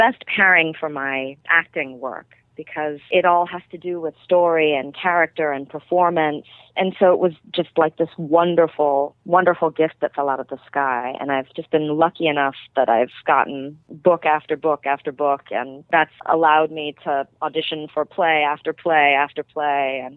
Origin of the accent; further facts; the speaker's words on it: Oakland, California, United States; Sure. Well, I was born in Oakland, California, born and raised, and I went to Juilliard for college.